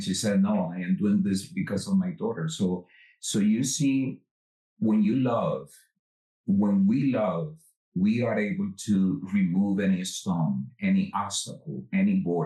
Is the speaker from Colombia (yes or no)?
yes; Medellin, Antioquia, Colombia; English is a second language; now in New York, United States; since I moved to New York, like back in 16 years ago, when I came from Colombia, that I used to be. I am from Medellin